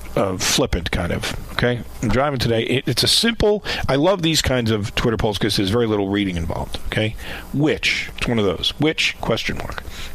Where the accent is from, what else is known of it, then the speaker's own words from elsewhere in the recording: New York, United States; I'm from New York